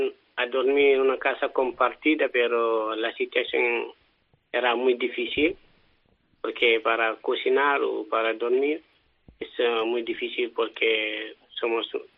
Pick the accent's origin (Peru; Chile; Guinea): Guinea; Spanish is a second language; now in Spain; Soy de Guinea Conakry.